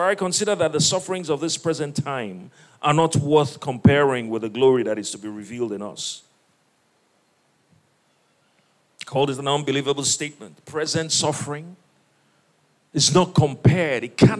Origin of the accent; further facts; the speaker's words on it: Isuikwuato, Abia, Nigeria; I'm from Isukuato. Google it. Rife with kidnappings. That's Nigeria.